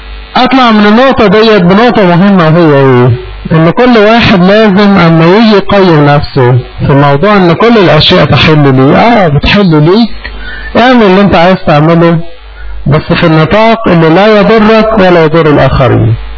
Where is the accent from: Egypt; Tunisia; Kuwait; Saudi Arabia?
Egypt; أنا إنسان مصري مولود في مصر وعايش في مصر والبيئة بتاعتي معروفة وأخلاقياتي معروفة